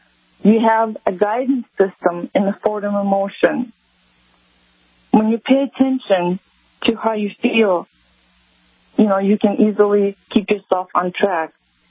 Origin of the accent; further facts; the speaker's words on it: Alexanderfield, Moldova; moved away as an adult; now in United States; I grew up in Eastern Europe. The country is called Moldova. I'm from a small town that's called Alexanderfield.